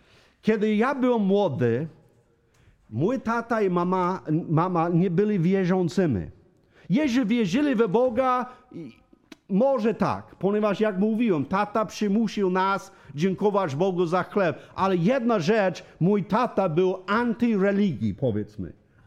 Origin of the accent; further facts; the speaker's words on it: Michigan, United States; Polish is a second language; now in Poland; Ja urodziłem się we Stanach. Ja pochodzę ze Stanów. Wiecie o tym. Nie do Teksasu dosłownie, ale z Michigana.